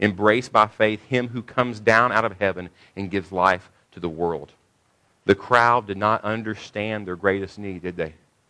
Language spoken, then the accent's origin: English; Texas, United States; We're tough. We're Texans even. We're even better than the Americans.